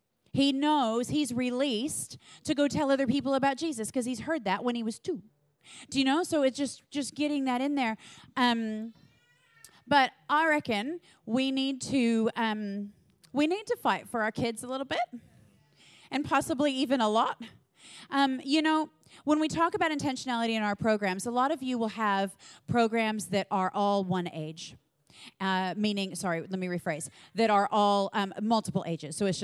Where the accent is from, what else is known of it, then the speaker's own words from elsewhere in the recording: United States; I know I'm American and slightly more forward